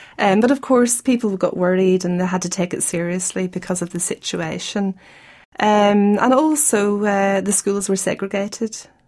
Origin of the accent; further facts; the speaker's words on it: Belfast, Northern Ireland, United Kingdom; I come from Belfast, the capital city.